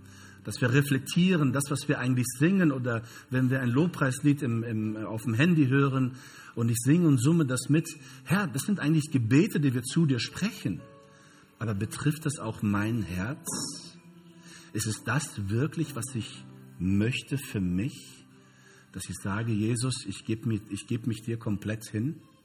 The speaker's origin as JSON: {"language": "German", "country": "Brazil", "second_language": "German", "said": "Ich hoffe, ich kriege das hin als Brasilianer."}